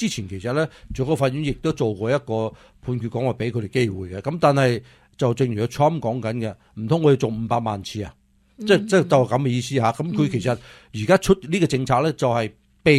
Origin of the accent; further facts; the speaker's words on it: United States; 其实对于我哋美国人嚟讲嘅话呢